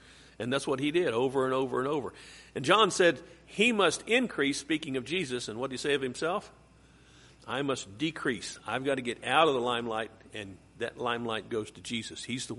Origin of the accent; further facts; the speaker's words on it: West Virginia, United States; now in Oklahoma, United States; When I first came to Oklahoma, I came from West Virginia, and we don't do north and south and east and west.